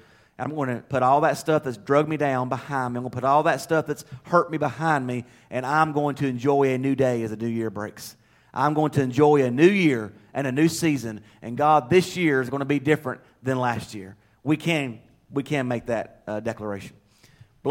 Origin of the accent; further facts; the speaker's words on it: the South, United States; accent: southern; I know with my southern accent, some of you northerners have a hard time following what I'm saying.